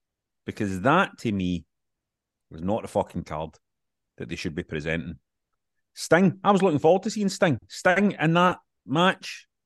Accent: United Kingdom; Whatever else I am a British wrestling fan in Britain, right?

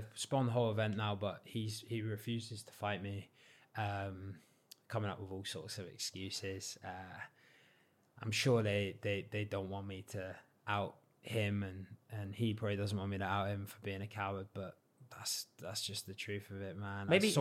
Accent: South West England, United Kingdom; And I'm from Cornwall, so going and seeing my family going down there is

